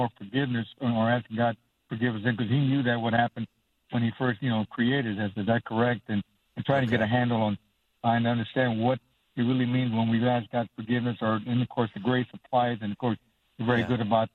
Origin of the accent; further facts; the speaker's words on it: Texas, United States; accent: Texas; I'm back originally from Texas, as you probably pick up my accent